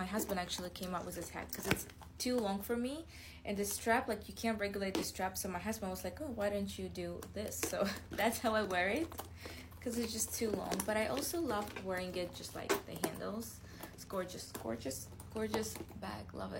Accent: Baku, Azerbaijan; this one was from Baku, Azerbaijan, my hometown, and it holds really like good memories.

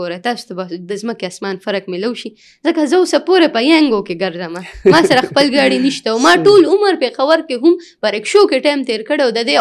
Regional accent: Peshawar, Khyber Pakhtunkhwa, Pakistan; now in Islamabad, Pakistan; مونږ د پېښور نه چې دی پهله د پېښور د سلمز نه راووتلو خیریا ته بیا د خیریا نه چې دی اسلام آباد ته

